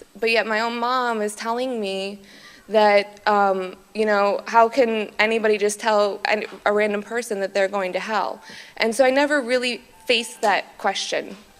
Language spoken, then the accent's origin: English; Michigan, United States; I come from Michigan. I'm 31 years old, married, but I come from a Christian family, but like most of us, converts. My father's side is Catholic, and my mother's side is very conservative Christian